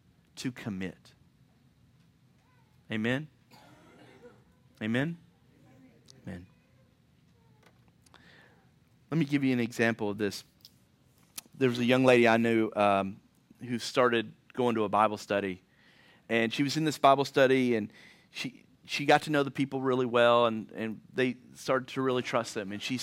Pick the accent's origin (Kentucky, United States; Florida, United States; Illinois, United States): Kentucky, United States; I'm from Kentucky, too many vowels for me.